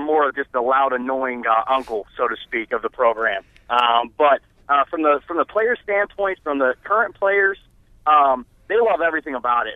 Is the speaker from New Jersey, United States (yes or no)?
no; Pittsburgh, Pennsylvania, United States; I'm a guy from Pittsburgh. I think we get 350 days of rain there or snow.